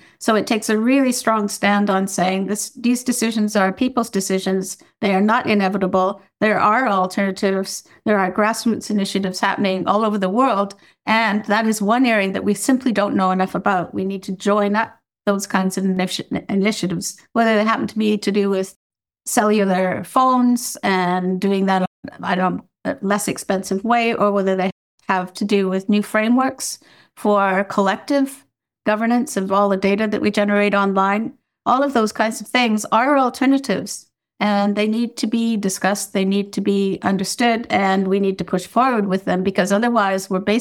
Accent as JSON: {"language": "English", "country": "Canada", "said": "I'm a Canadian"}